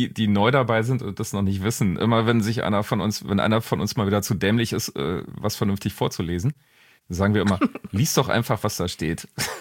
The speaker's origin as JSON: {"language": "German", "region": "Brandenburg", "country": "Germany", "said": "ich komme ja eigentlich aus Brandenburg."}